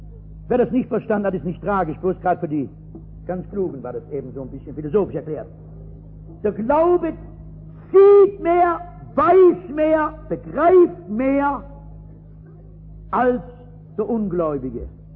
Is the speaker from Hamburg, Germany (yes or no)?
no; North Rhine-Westphalia, Germany; Bei uns im Ruhrgebiet gibt es ja dolle Industriekapitäne.